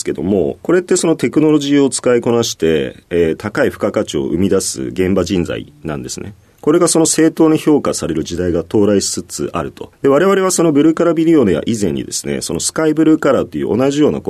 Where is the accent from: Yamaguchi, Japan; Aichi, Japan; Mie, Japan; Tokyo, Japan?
Tokyo, Japan; Nerima; 出身は東京都の練馬区になります。